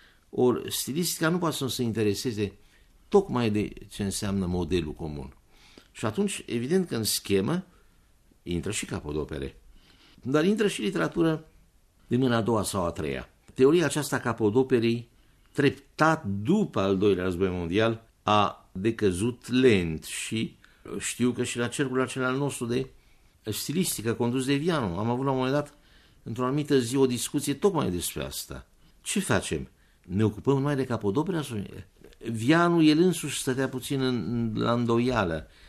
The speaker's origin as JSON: {"language": "Romanian", "region": "Bucharest", "country": "Romania", "said": "Sunt bucureștean și întâmplător că bunicii mei dinspre mamă tot bucureșteni erau."}